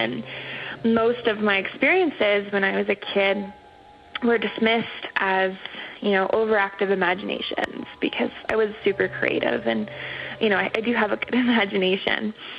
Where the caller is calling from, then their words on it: Calgary, Alberta, Canada; I'm calling from Calgary, Canada.